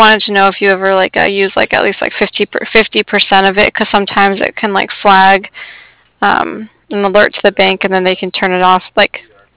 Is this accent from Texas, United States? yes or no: no; Prescott, Arizona, United States; I'm from Arizona too